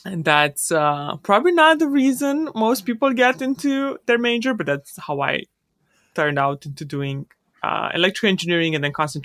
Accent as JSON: {"language": "English", "country": "Romania", "tie": "born or raised there", "said": "I grew up in Romania and during communism from a poor family"}